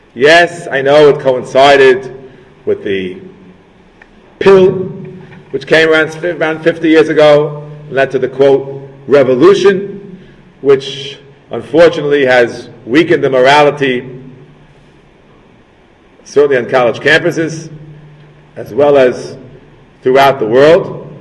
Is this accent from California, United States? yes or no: no; Kew Gardens Hills, New York, United States; I saw it myself growing up in Kew Garden Hills. Moved there almost 55 years ago.